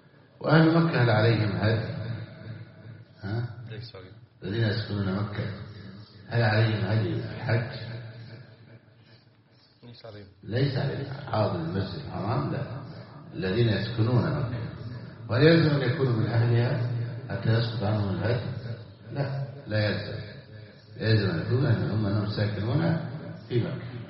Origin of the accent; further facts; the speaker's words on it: Egypt; وعندنا في مصر مثلا بكم ألف،